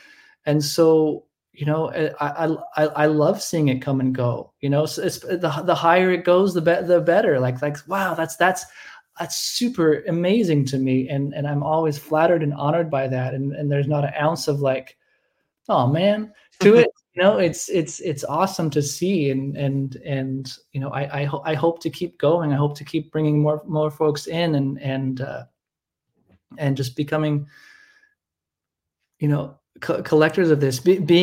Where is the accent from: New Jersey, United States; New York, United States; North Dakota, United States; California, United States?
California, United States; Los Angeles; I grew up in Los Angeles as well.